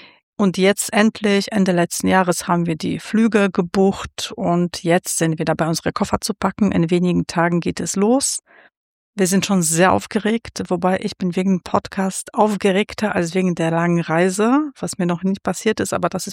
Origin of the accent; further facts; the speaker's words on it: North Rhine-Westphalia, Germany; Ich komme aus Nordrhein-Westfalen und bin Kommunikationsdesignerin.